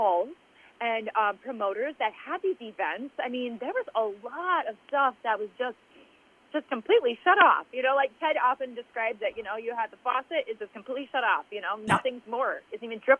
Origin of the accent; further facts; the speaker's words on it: Iowa, United States; born there; So I was born in Iowa